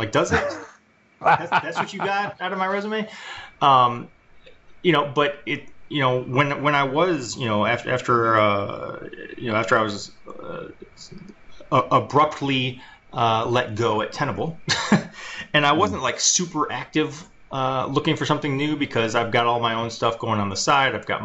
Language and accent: English; Detroit, Michigan, United States; I'm from Detroit.